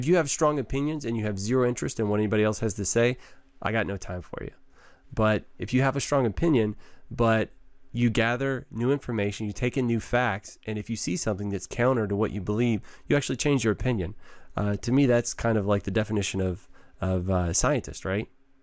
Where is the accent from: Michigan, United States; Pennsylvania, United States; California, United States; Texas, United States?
Texas, United States; Waco; born there; I was born in Waco.